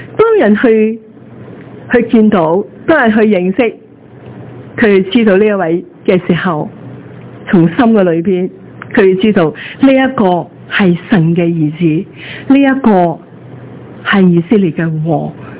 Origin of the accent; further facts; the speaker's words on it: Guangdong, China; 好似我哋广东人有句说话，臭罂出臭草